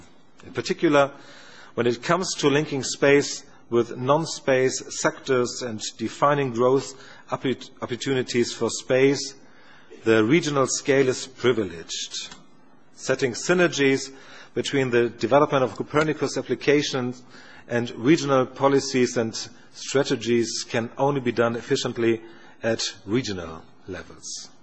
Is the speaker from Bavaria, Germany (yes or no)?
no; Bremen, Germany; English is a second language; my hometown Bremen has learned that Nereos serves as an important tool